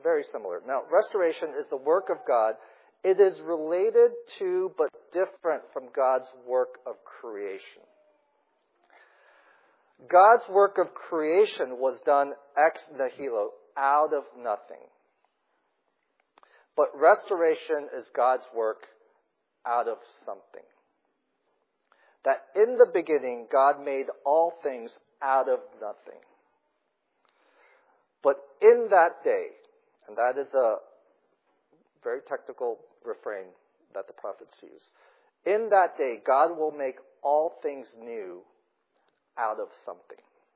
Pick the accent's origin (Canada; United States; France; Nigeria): United States; Portland, Oregon; I grew up in Portland, Oregon.